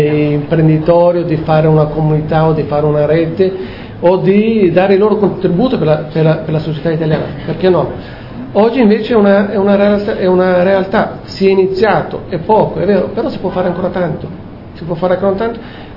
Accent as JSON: {"language": "Italian", "country": "Albania", "said": "Però ho visto che oggi avevano anche un'apertura anche verso l'Albania, una solidarietà verso anche il mio paese."}